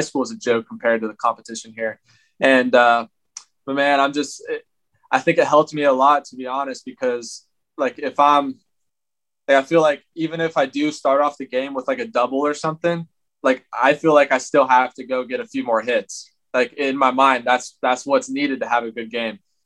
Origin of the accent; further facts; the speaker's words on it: Cambridge, Ohio, United States; also born or lived in Zanesville; So, yeah, I was born in Ohio. In a really small town. I was born in Zanesville, Ohio, but we didn't even live there. That was the biggest city around. And we lived in a small town called Cambridge.